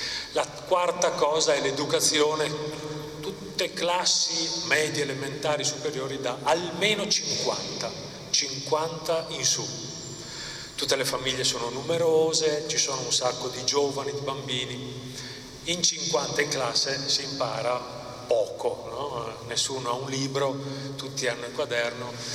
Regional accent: Pordenone, Friuli-Venezia Giulia, Italy; now in Ethiopia; Sono di Pordenone, sono missionario in Etiopia da ormai 16 anni, in Africa, questo grande paese.

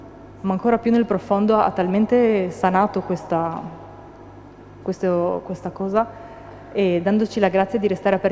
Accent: Trieste, Friuli-Venezia Giulia, Italy; ho 38 anni, sono triestina

